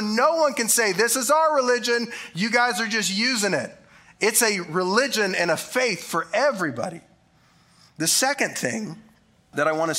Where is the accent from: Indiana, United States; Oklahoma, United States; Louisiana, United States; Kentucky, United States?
Oklahoma, United States; I'm from Oklahoma. English is hard.